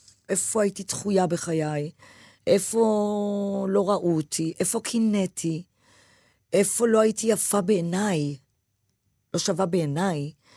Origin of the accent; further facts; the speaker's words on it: Petah Tikva, Central District, Israel; פתח תקווה פג'ה